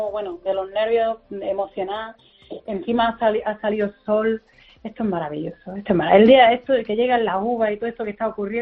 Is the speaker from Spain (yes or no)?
yes; Granada, Andalusia, Spain; now in Madrid, Spain; ya sabes que soy granadina, por los cuatro costados, muchas veces viviendo en Madrid me duele la vida de no poder vivir aquí en Granada